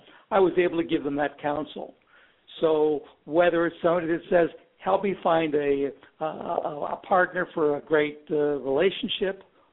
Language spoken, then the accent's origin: English; Chicago, Illinois, United States; Absolutely. I was born and raised in Chicago. I'm a recovering Chicago Cubs fan.